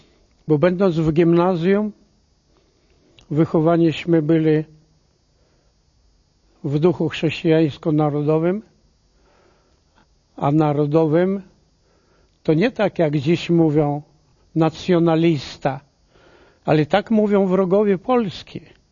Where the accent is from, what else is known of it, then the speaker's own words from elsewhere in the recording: Vilnius, Vilnius County, Lithuania; jestem Wilnianinem na sławnych kresach, polskich kresach wschodnich. Tam skończyłem gimnazjum, studia prawnicze na Uniwersytecie Stefana Batorego w Wilnie